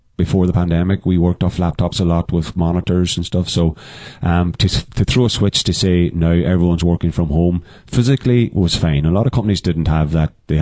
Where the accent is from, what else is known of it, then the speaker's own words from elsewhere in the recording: Castlederg, Northern Ireland, United Kingdom; Do you know what? I'm from Castledarg, so good proud Tyrone man